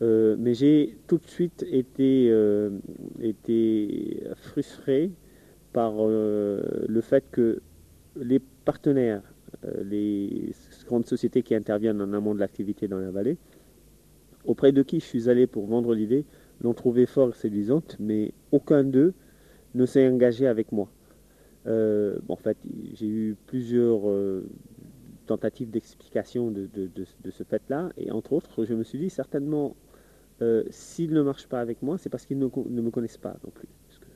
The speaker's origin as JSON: {"language": "French", "country": "Senegal", "moved": "as an adult", "said": "je suis sénégalais, j'ai 34 ans. J'ai été en France en 85 pour poursuivre mes études."}